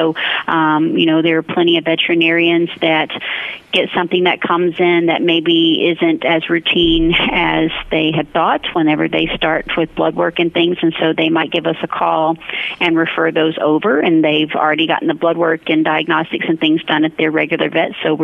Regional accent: Alabama, United States; I'm originally a Southerner, so I'm from Alabama.

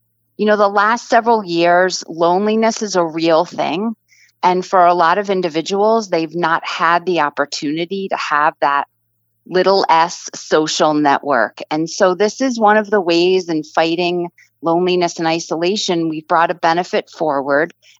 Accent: Rhode Island, United States; Growing up in Rhode Island, that was a place to go, and it was such a treat.

